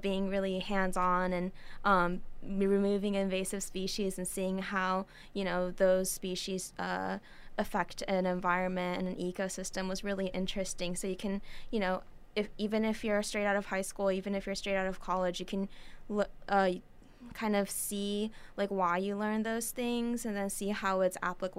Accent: San Jose, California, United States; I'm from San Jose, California.

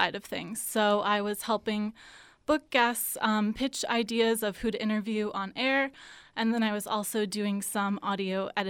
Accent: Oak Park, Illinois, United States; also born or lived in Boston; I'm from the Chicago area, from Oak Park, which is right outside of Chicago.

